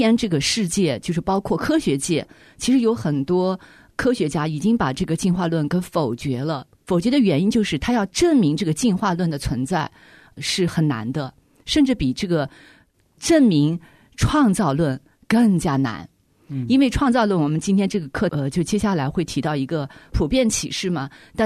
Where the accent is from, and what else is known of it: China